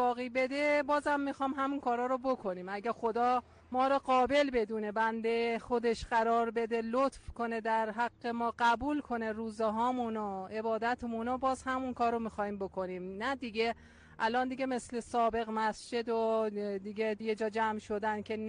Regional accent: Savojbolagh, Alborz, Iran; ما اصالتا اصل ساواج بلاغیم دیگه، دور اطراف کرجیم، هشگر ساواج بلاغ.

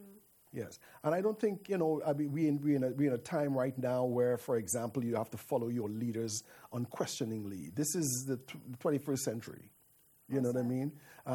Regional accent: Bangladesh; moved away as an adult; Yeah, you know, I'm from Bangladesh. I come here. I am in an alien environment.

